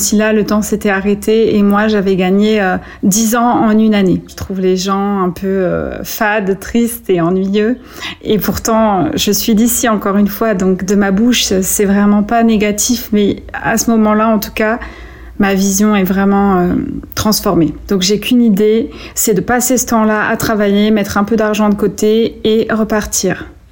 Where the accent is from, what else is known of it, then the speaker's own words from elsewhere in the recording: Vierzon, Centre-Val de Loire, France; Et là, je reviens dans ma ville natale, dans le centre de la France, pour quelques mois avant de reprendre mes études.